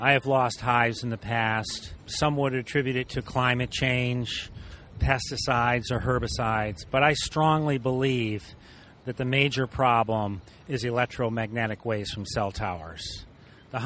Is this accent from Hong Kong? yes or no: no; Becket, Massachusetts, United States; I'm from Beckett, Massachusetts in the Berkshires, about 155 miles north of New York City.